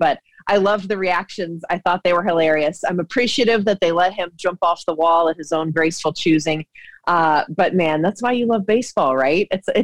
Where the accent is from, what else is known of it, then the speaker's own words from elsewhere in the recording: Georgia, United States; I grew up in Georgia and we had our dad loved animals, everything.